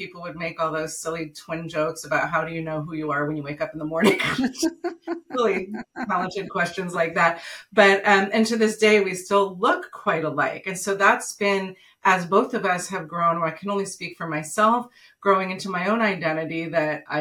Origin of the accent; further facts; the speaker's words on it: California, United States; I grew up in Marin County, which is in the San Francisco Bay Area.